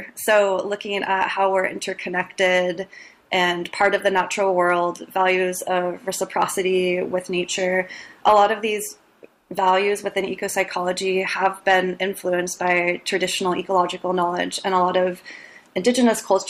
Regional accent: Arcata, California, United States; I live in Humboldt, but I actually was also raised in Humboldt. So I grew up in Arcata and have always been really connected to the natural world.

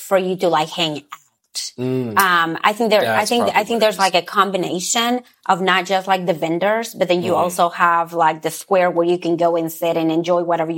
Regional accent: Rogers, Arkansas, United States; also born or lived in Mexico; I actually was raised here. I grew up in Rogers. I moved here from Mexico in 94, and I've made Rogers my home ever since.

